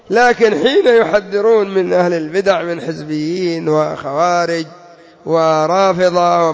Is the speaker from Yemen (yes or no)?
yes; Yemen; فمثلا عندنا في اليمن ربما يقولون المقبلية